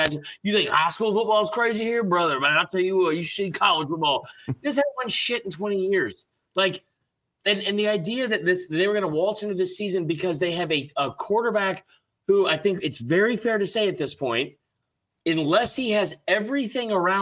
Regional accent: Atlanta, Georgia, United States; I grew up in Atlanta.

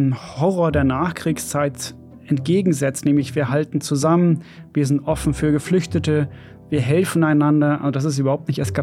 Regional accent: Finland; accent: Finland-Swedish; first language Swedish; German is a second language; Finnland ist ja zweisprachig, es gibt eine zweite Sprache, eben dieses Finnland-Schwedisch. Und das ist Schwedisch, aber intoniert auf Finnisch. Hm. Und das ist also meine Muttersprache.

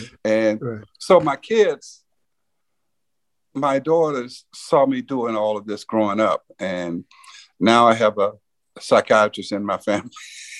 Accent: Silver City, Mississippi, United States; born there; the source of my strength was that I was born in Silver City, Mississippi, where I have seen hate, abuse, murders, rape.

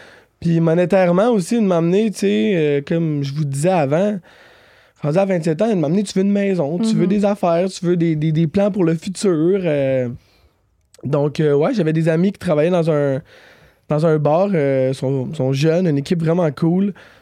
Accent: Quebec, Canada; j'ai 27 ans, je viens de la Rive-Nord, de Montréal.

